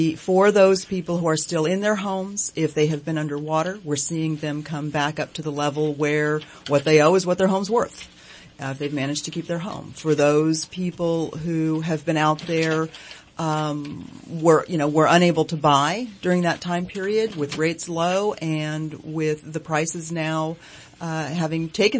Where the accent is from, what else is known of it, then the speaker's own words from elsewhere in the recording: California, United States; now in Shasta County, United States; My husband and I grew up in Sonoma County. We did a little bit of time in LA, and then we've been here in Shasta County for 14 years.